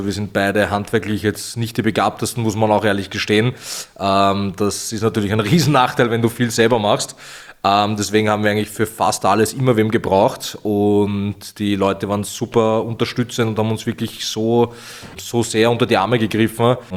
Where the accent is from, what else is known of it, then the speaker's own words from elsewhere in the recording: Vienna, Austria; Ja, also ich komme aus Wien